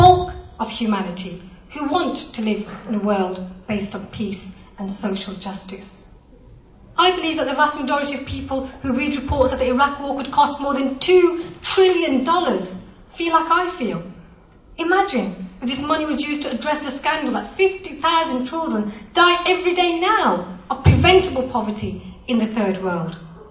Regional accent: United Kingdom; My interest as a British person, as a woman, as a mom, is to make sure that we all live in a secure and safe world.

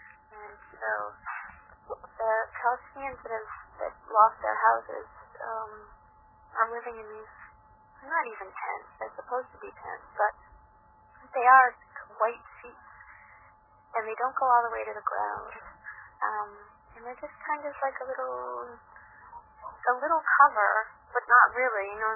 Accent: United States; I'm clearly American

